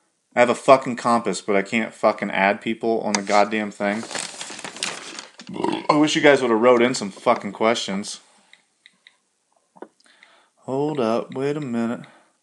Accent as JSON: {"language": "English", "region": "Ohio", "country": "United States"}